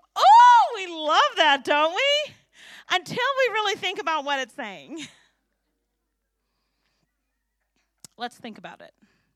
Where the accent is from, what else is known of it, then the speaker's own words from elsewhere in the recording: St. Louis, Missouri, United States; My children hate it that I grew up in St. Louis and I know everybody from everywhere.